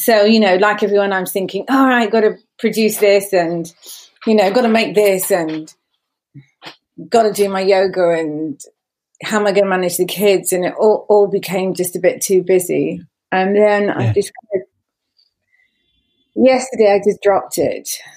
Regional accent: Brighton, South East England, United Kingdom; I was in Brighton, my hometown. It's not where I live now, but where I grew up.

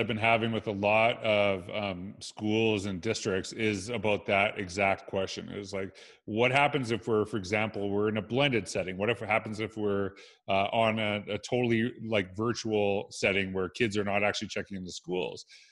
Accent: Edmonton, Alberta, Canada; I'm from Edmonton, Alberta, Canada.

